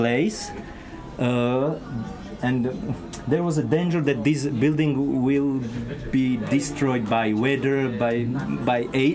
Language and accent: English; Zázrivá, Žilina Region, Slovakia; English is a second language; I'm from Zazriva here. I have born here.